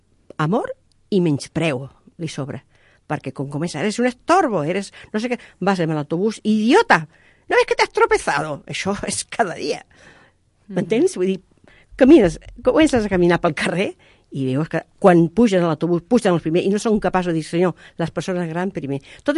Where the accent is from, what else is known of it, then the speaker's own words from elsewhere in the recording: Cádiz, Andalusia, Spain; born there; Catalan is a second language; now in Catalonia, Spain; jo estic molt integrada, jo sempre defineixo una catalana que va néixer a Càdiz, per la qual tinc dos pàtries, com diuen, dos llengües, dos cultures, que en tinc més